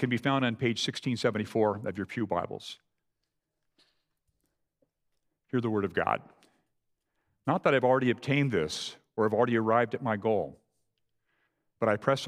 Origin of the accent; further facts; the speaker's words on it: Scotland, United Kingdom; A personal example, I'm so thrifty, I'm so Scottish, that I actually married my barber.